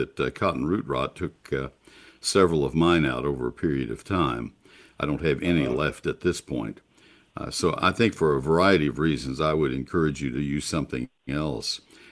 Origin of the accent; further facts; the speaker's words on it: College Station, Texas, United States; also born or lived in Ohio; I grew up in College Station and spent 7 years in Ohio, and Burning Bush Euonymus was very popular there